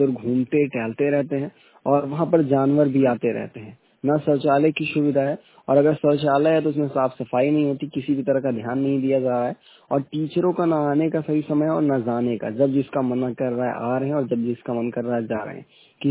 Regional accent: Amethi, Uttar Pradesh, India; मैं अमेठी से हूँ

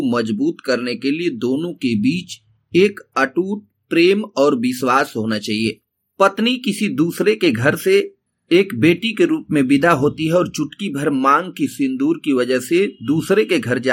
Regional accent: Ghazipur, Uttar Pradesh, India; मैं गाजीपुर जनपद का रहने वाला हूँ।

